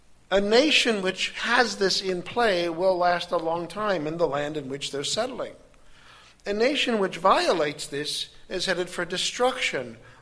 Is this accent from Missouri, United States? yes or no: yes; Fulton, Missouri, United States; Yeah, I know I said I'm from Fulton, Missouri.